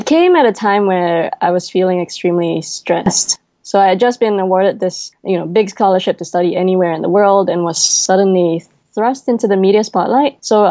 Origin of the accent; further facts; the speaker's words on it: Singapore; Growing up in Singapore, my parents were never the most expressive of people.